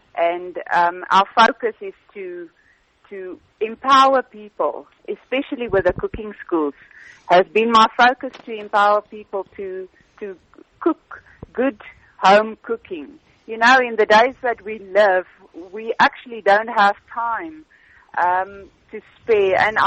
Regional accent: South Africa; we are South African.

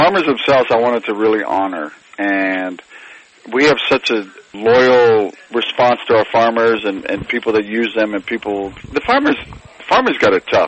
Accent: Texas, United States; But, you know, where I grew up in South Texas, without even knowing it, the food I ate came right from the farm.

